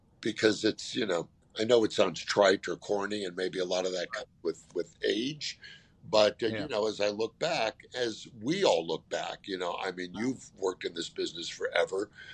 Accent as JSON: {"language": "English", "region": "California", "country": "United States", "tie": "born or raised there", "said": "I grew up in California. My dad was from the East, and I just always had that."}